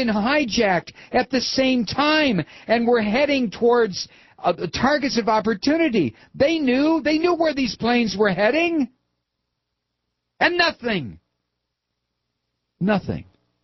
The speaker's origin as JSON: {"language": "English", "country": "United States", "said": "I feel like whatever structure I had put together in my head about being an American, about living in this country"}